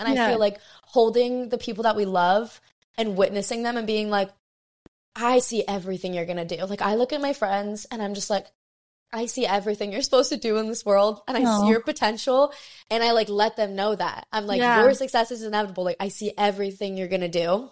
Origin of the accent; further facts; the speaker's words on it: Maui, Hawaii, United States; Like right now I'm still in my hometown. My hometown is Maui, Hawaii. So it's like really tough to leave.